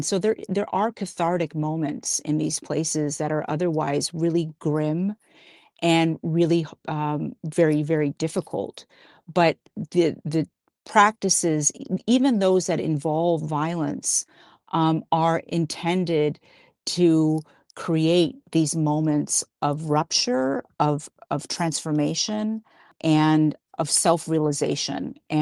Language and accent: English; New Mexico, United States; I come from New Mexico. I was born and raised in New Mexico, and there's a tradition among Catholics in New Mexico called the penitentes